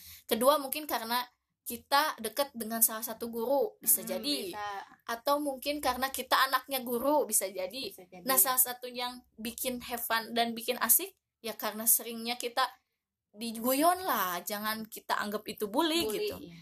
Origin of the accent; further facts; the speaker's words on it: Tasikmalaya, West Java, Indonesia; Jadi kita orang Tasik sudah tidak kekurangan lagi universitas.